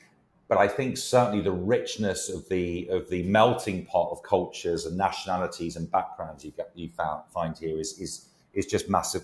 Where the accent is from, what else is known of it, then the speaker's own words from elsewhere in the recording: United Kingdom; moved away; And I think as a Brit, I think it's also equally important. And that's one of the reasons I wanted to move out here.